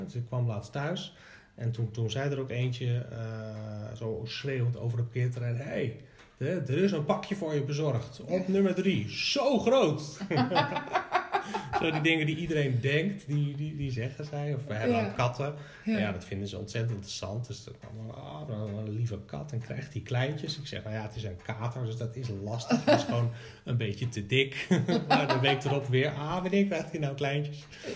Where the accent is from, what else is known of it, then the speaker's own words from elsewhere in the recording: The Hague, South Holland, Netherlands; born there; Ik ben 51 jaar, geboren in Den Haag.